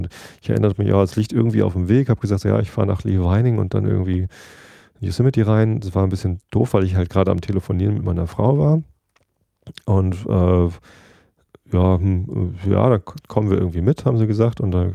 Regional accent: Germany; Habe ich gesagt, ja, ich komme aus Deutschland.

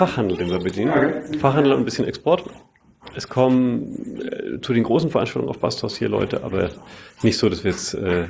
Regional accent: Bavaria, Germany; Ich komme ursprünglich aus Franken und Franken ist so zweigeteilt.

